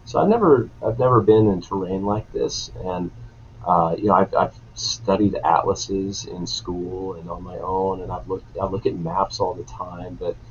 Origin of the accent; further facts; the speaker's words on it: Missouri, United States; I grew up in Missouri, and I've driven through Kansas to go to Colorado.